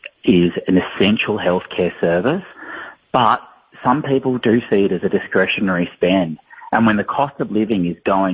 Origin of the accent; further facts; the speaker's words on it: Canberra, Australian Capital Territory, Australia; I grew up in Canberra and I still think about how wonderful it was.